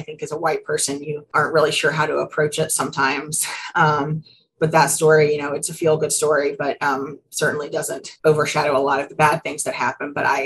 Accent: Tennessee, United States; Again, I'm from Tennessee. I have never known Lamar Alexander to not be in politics. He was governor when I was born.

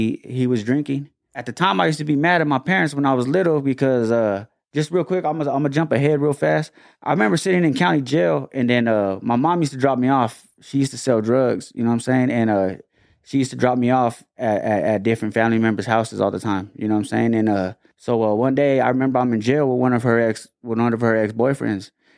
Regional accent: Florence, Arizona, United States; born there; I was born in Florence, Arizona.

